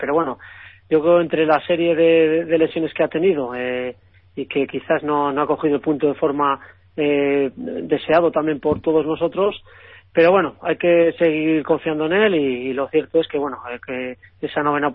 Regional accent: Aranda de Duero, Castile and León, Spain; Ahora, pues, en Aranda de Duero, siendo aquí, pues, mi tierra natal, ¿no?

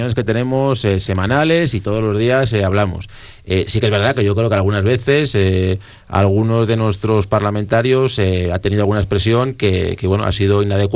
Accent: Castile and León, Spain; la idiosincrasia de los castellanos y leoneses, que es verdad que somos un poco más sobrios

